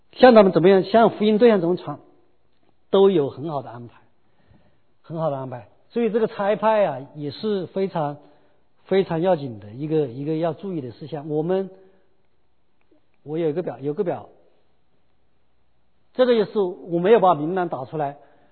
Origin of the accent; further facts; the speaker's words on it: China; 你像大陆来的，我是大陆来的